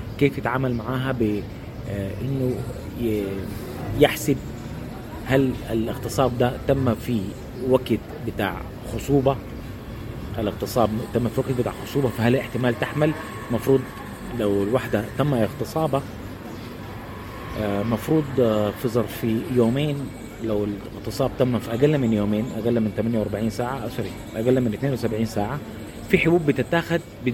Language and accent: Arabic; Sudan; إنه عندنا في السودان ما في تدريب كافي للأطباء